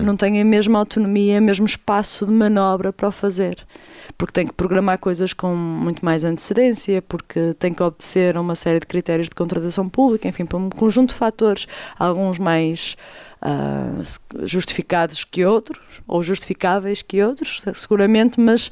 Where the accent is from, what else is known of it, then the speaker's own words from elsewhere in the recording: Lousada, Porto, Portugal; Eu, por exemplo, na minha terra natal, em Lousada